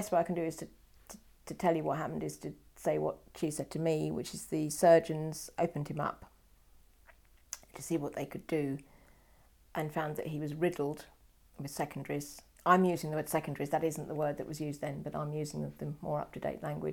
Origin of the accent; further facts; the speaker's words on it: Eastbourne, South East England, United Kingdom; born there; I'm 52 years old. My date of birth is the 11th of the 5th, 1960, and I was born in Eastbourne, East Sussex.